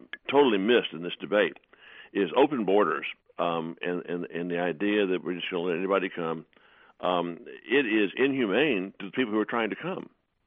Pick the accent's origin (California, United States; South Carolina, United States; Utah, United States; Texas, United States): Texas, United States; Well, look, I grew up in Texas, and my high school was 25% Hispanic.